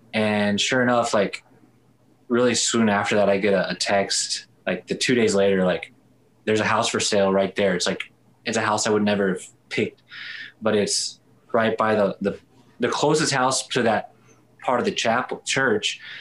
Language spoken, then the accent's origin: English; Katy, Texas, United States; also born or lived in Dallas; well, I was born in Dallas, but I'm from Katy.